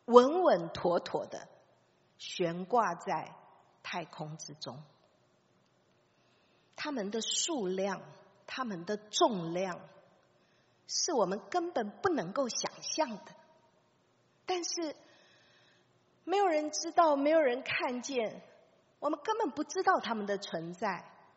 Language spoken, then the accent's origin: Chinese; Taipei, Taiwan; 我这个从小在台北生长的人，第一次发现